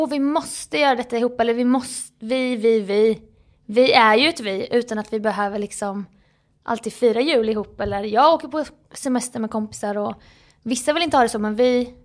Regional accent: Småland, Sweden

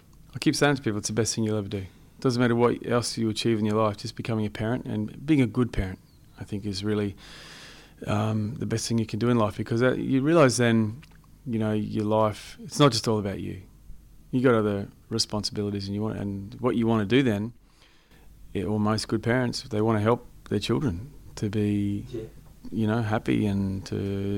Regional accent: Chinchilla, Queensland, Australia; swimming also in my hometown, Chinchilla, I had a record

